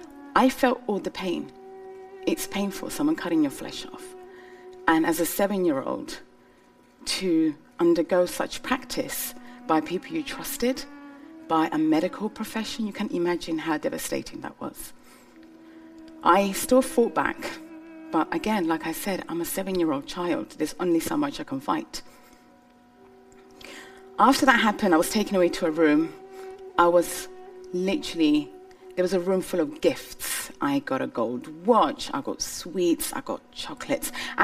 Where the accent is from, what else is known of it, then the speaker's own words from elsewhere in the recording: Somalia; I'm from Somalia, so it's a very nice warm country.